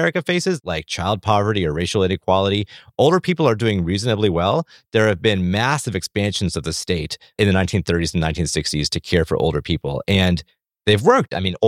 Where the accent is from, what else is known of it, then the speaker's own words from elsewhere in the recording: Florida, United States; I'm from Florida. I grew up surrounded by older people